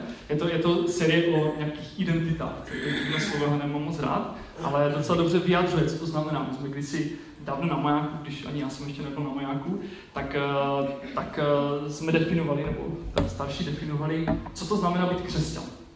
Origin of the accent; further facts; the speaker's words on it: Vsetín, Zlín Region, Czechia; Jsem ze Vsetína, ze sboru, kterému říkáme